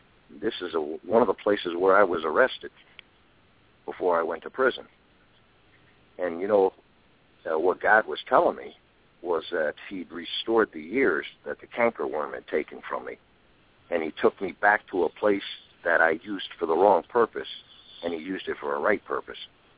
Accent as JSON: {"language": "English", "region": "Connecticut", "country": "United States", "said": "You know, I'm from originally from Connecticut."}